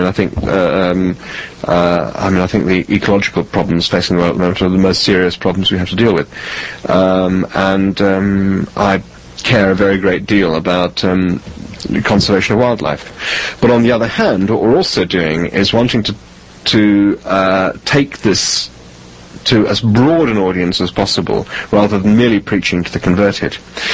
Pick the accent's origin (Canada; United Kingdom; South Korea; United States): United Kingdom; England; as an Englishman, I feel extremely embarrassed